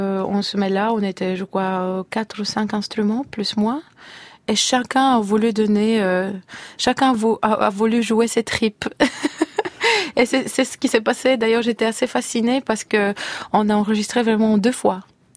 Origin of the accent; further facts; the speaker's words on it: Plovdiv, Plovdiv Province, Bulgaria; et notamment revenir dans ma ville natale, Plovdiv, ça, c'était pas vraiment une chose que je pouvais faire dans le passé.